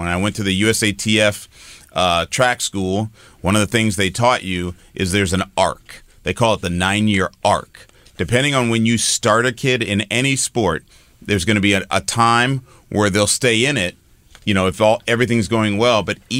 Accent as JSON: {"language": "English", "town": "Denver", "region": "Colorado", "country": "United States", "tie": "born or raised there", "said": "Well, I grew up in the Denver area, so I'm a Broncos fan."}